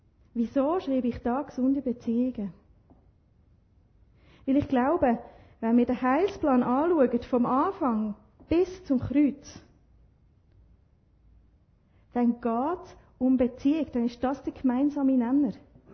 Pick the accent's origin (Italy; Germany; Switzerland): Switzerland; Das wissen wir als Schweizer langsam, oder?